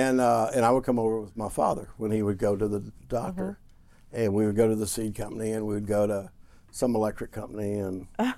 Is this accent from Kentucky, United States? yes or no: yes; Russellville, Kentucky, United States; now in Nashville, United States; Well, and I saw it before that because I grew up in Russellville, Kentucky, which was north of here about an hour and a half.